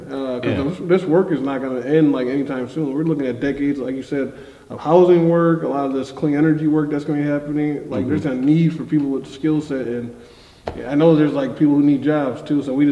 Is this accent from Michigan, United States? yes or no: yes; West Bloomfield, Michigan, United States; also born or lived in Detroit; So I was born in Detroit. Mom and dad went to school in Detroit. Born and raised. Still family in Detroit, but grew up in the outskirts. But always, you know, West Bloomfield, which is like 20-25 minutes outside of Detroit.